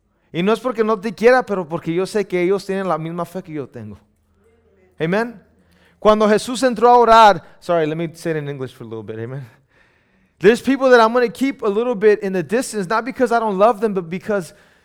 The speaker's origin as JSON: {"language": "Spanish", "country": "Mexico", "said": "Somos mexicanos, muchos aquí, nos gusta el aceite, amen."}